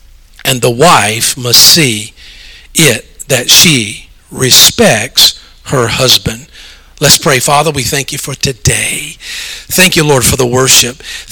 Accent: the South, United States; I'm from the South. I don't get a lot of snow.

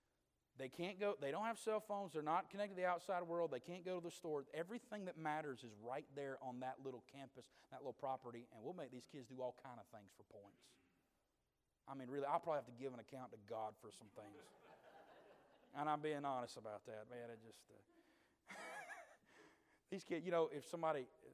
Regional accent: Georgia, United States; I'm from Georgia, so I like the Dogs.

